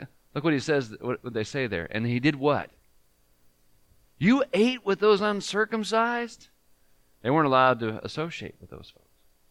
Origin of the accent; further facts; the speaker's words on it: Los Angeles, California, United States; Now, for me, I grew up in California, Los Angeles.